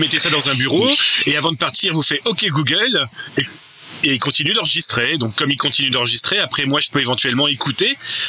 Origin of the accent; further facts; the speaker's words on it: France; Chez nous, en France, hein, c'est la RGPD.